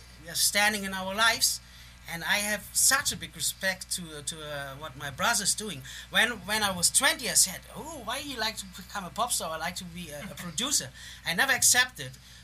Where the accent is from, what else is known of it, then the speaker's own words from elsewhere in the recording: Hamburg, Germany; English is a second language; also born or lived in India; now in Schwäbisch Gmünd, Germany; We have a slang, and Schwäbisch Gmünd is a town nearby Stuttgart, but originally we are coming from Hamburg.